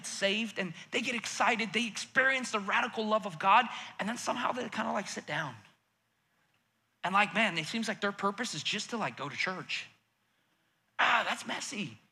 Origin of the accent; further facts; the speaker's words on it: United States; I never experienced the Soviet Union. I grew up in the States.